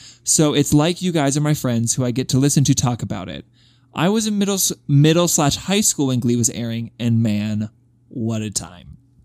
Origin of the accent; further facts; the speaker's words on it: Utah, United States; she, her. I am, unfortunately, a Gleek, and I'm from Utah.